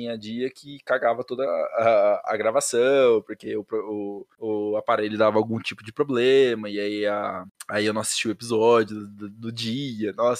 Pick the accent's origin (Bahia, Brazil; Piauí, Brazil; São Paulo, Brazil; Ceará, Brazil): São Paulo, Brazil; Campinas; also born or lived in Curitiba; Eu nasci em Campinas, interior de São Paulo, né? Vivi por 20 anos da minha vida aqui. Porque eu voltei a morar pra cá, cresci na casa dos meus pais, né, tenho pais separados, hoje eu moro com a minha mãe.